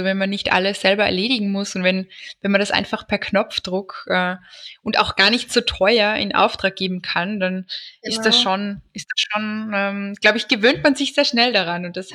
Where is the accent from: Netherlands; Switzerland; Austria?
Austria; Weil bei uns in Österreich ist es immer so